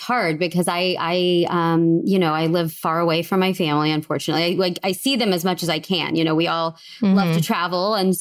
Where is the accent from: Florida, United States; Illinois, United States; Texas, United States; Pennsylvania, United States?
Texas, United States; Like I was born and raised in Texas. I am Texan through and through.